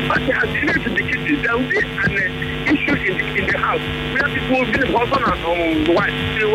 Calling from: Akuku, Rivers, Nigeria; from Akuku.

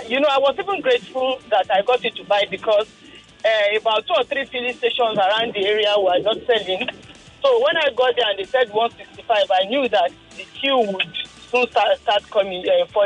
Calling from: Ibadan, Oyo, Nigeria; I'm calling from Ibadan.

